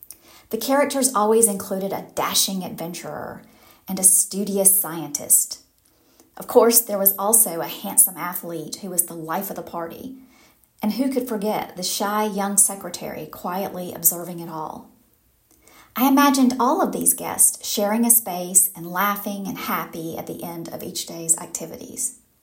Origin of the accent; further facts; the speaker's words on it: Atlanta, Georgia, United States; I grew up in Atlanta, and I am the owner of … Interiors, where my team and I have created interiors for 20 years.